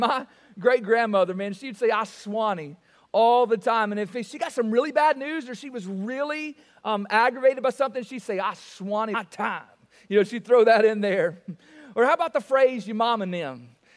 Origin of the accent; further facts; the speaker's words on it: the South, United States; But I am from the South. Now, I did marry someone not from the South, and I went to college out of the South, and so I got made fun of a lot